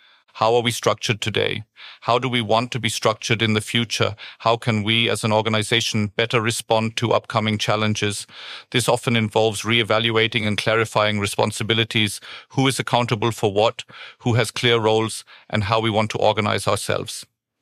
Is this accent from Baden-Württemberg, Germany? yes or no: yes; Stuttgart, Baden-Württemberg, Germany; English is a second language; I'm originally from Stuttgart, as you can see from my time starting out at Daimler, so this is more of a return to the south.